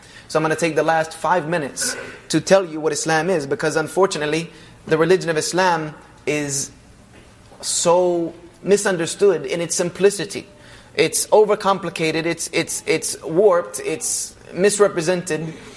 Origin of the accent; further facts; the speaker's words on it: the South, United States; I'm from the South. We don't use grammar.